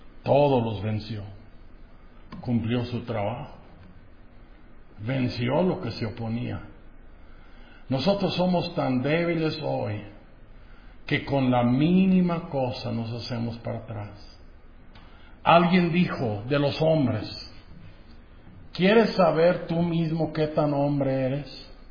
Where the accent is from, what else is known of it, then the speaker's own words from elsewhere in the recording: Durango, Mexico; yo soy de Durango. Allá éramos los desechos de la sociedad.